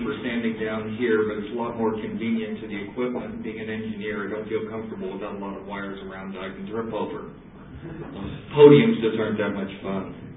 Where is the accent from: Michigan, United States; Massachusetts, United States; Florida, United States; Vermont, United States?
Florida, United States; I think it's a dry air here. I'm from Florida, so I'm not used to air.